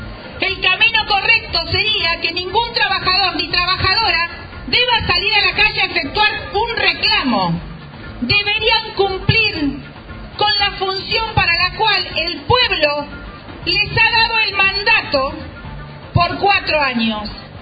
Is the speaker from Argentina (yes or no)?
yes; Argentina; que somos todos los argentinos y argentinas.